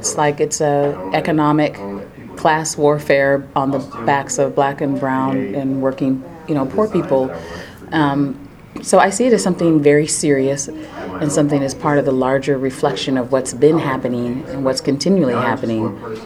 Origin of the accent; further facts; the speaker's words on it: Oakland, California, United States; born there; I was born in Oakland in 1968. However, I moved away for a lot of time and then moved back and have always come through because I have family here in Oakland and in the Bay Area, San Jose, San Francisco.